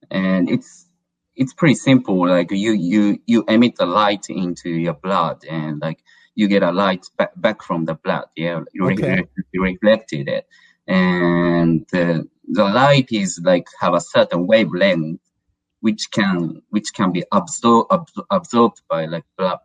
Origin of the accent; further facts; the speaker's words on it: Japan; Yeah, I'm from Japan, yeah, and it's like 9:30 now